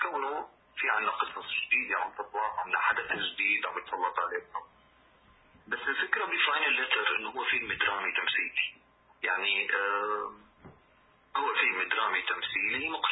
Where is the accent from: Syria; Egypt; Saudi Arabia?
Syria; بالنسبة لنا كسوريين